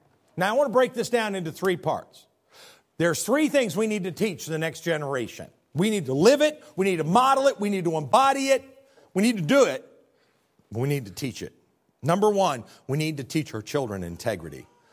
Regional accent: Midwest, United States; I was raised in the Midwest, and we would say this really cute little phrase.

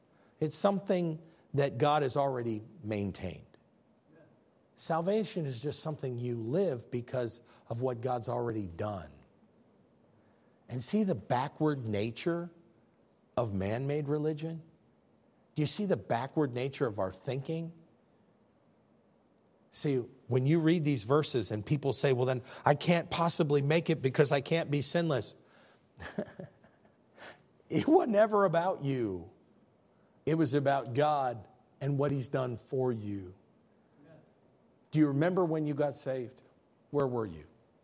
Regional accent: United States; born there; Even better than that, I was born in America. I'm a Bears fan.

